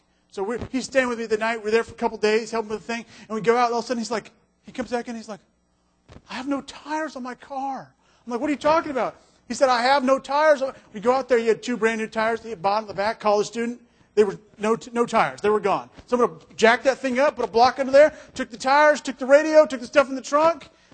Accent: Alaska, United States; I'm from Alaska, you know, and everyone has guns, but no one uses on each other.

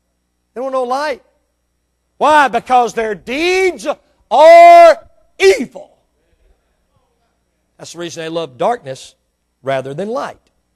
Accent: United States; I am an American, and we have lived and fared sumptuously for years and years and years.

